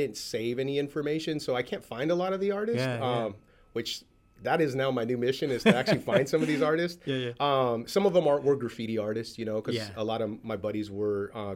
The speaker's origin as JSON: {"language": "English", "town": "San Jose", "region": "California", "country": "United States", "tie": "born or raised there", "said": "But I grew up in East San Jose."}